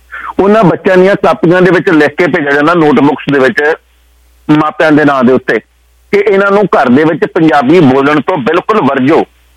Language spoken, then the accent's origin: Punjabi; Punjab, India; ਅਸੀਂ ਪੰਜਾਬ ਦੇ ਵਾਸੀ ਹਾਂ